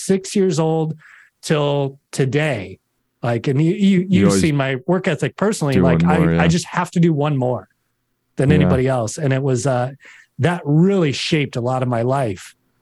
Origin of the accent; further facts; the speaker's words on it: Minneapolis, Minnesota, United States; I'm from Minneapolis. I moved down to Chicago where the rest of my team was training